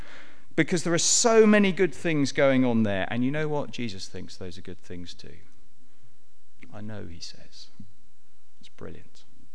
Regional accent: England, United Kingdom; Most of us, we're English, which means that we find it very hard to talk about love, don't we, let alone to try and measure it.

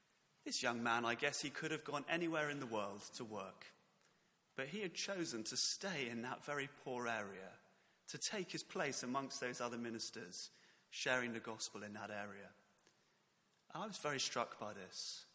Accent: London, United Kingdom; As I mentioned, I grew up in London, so I know very little about farming.

